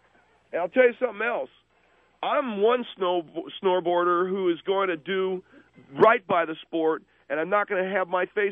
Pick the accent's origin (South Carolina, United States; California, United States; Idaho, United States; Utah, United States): California, United States; What are you talking about? Afghanistan? I come from California.